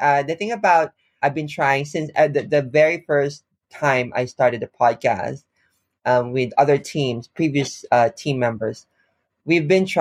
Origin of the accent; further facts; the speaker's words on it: Philippines; Like, I'm from the Philippines.